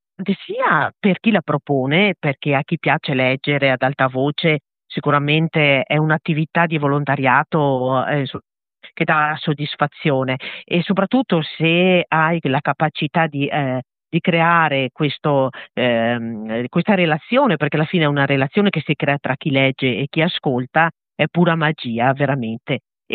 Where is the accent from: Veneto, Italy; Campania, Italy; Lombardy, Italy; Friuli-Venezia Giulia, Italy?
Veneto, Italy; avendo trovato un terreno fertile nella mia terra in Agordino, con un gruppo di signore di Cencenighe, ho lanciato questa sfida